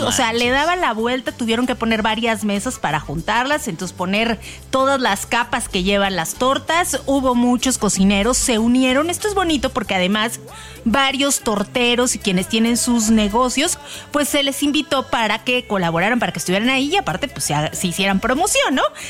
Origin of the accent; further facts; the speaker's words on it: Sinaloa, Mexico; now in Mexico City, Mexico; yo como buena sinaloense, déjenme decirles que siempre me ha conflictuado, a pesar de que llevo muchos años en la Ciudad de México.